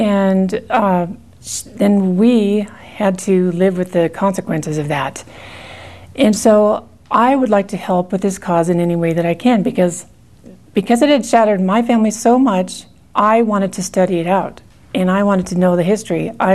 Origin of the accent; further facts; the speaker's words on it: California, United States; I'm from California, although I've spent a lot of time here.